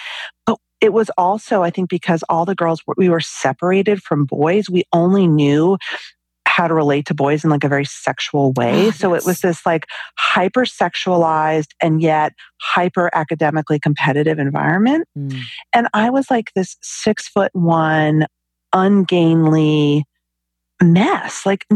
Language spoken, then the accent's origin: English; New York metropolitan area, United States; I grew up in the New York City suburbs, you know, very dysfunctional family, but I certainly wanted for nothing.